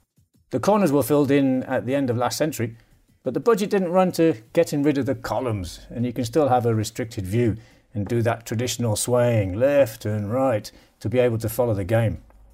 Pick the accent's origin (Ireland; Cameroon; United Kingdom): United Kingdom; One thing I notice as a Brit is that once you're at the ground, there's a complete absence of fast food joints.